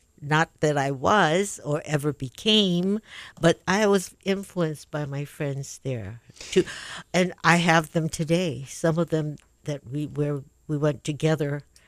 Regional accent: Moiliili, Hawaii, United States; I'm really a Moilili girl. I grew up on Poha Lane, if people know that, by the old stadium.

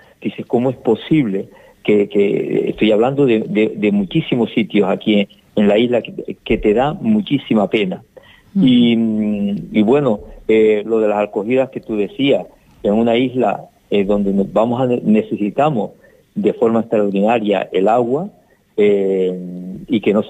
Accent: Canary Islands, Spain; cuando yo salí de Fuerteventura por primera vez, vi un paisaje totalmente diferente, verde, lleno de exuberancia

